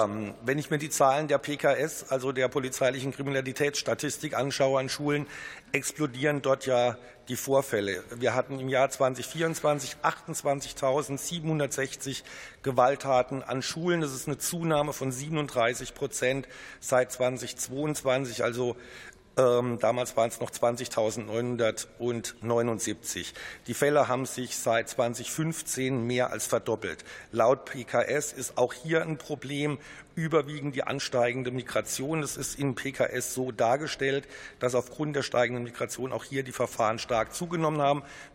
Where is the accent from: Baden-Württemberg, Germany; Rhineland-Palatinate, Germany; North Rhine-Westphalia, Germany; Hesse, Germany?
Rhineland-Palatinate, Germany; ich komme aus dem Bundesland, die Rheinland-Pfalz, die Gräfenau-Schule ist bei uns nicht weit.